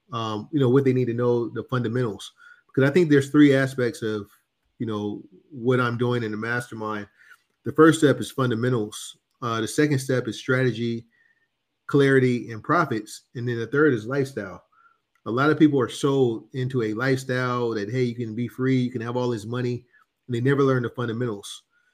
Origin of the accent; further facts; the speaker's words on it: Oakland, California, United States; I grew up in the Bay Area in Oakland